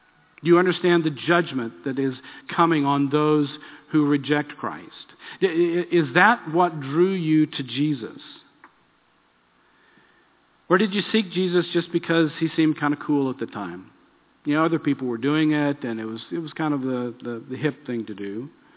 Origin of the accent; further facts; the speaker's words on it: Texas, United States; Man, I'm from Texas. Of course.